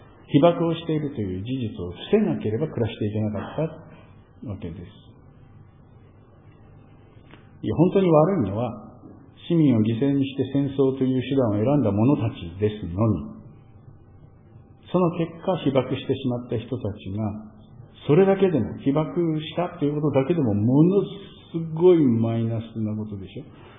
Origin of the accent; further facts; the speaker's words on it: Akita, Japan; 秋田県生まれでしょ？秋田県育ちですよ。周辺というか周りはみんな、私も含めて、秋田県ネイティブしかいないわけでしょ？